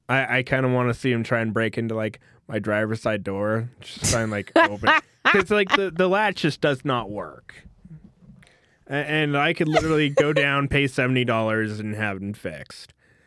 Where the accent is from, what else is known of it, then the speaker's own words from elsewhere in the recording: North Dakota, United States; also born or lived in Stockton, Missouri / Rexburg, Idaho; I'm not. I'm from North Dakota. North Dakota